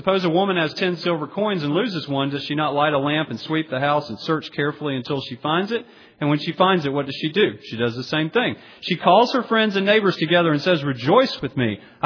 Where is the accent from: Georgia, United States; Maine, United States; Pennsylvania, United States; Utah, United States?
Georgia, United States; Augusta; I grew up in Augusta, Georgia. I was an only child of two only children in a nominal Christian home.